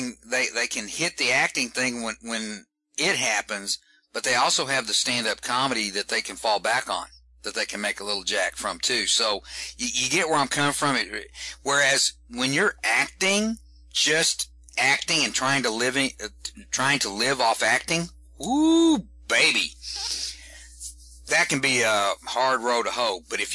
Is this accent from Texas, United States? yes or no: yes; Texas, United States; accent: Southern; I have a fairly distinct Southern accent. I was born and raised in Texas.